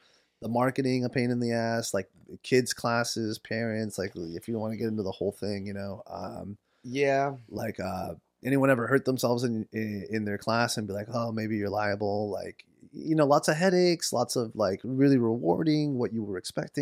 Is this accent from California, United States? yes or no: yes; San Diego, California, United States; I grew up in San Diego.